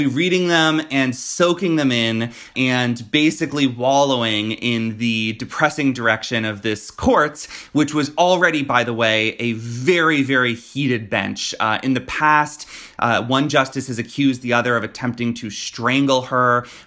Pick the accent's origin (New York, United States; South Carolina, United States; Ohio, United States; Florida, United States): Florida, United States; like in my home state of Florida